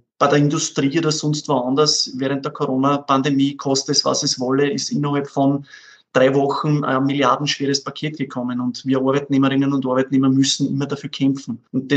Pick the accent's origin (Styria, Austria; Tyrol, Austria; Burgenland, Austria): Burgenland, Austria; Mein Heimatland und ein wunderschönes Bundesland in Österreich.